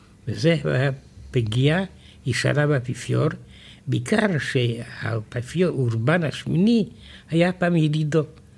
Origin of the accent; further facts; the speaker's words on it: France; אני גדלתי בצרפת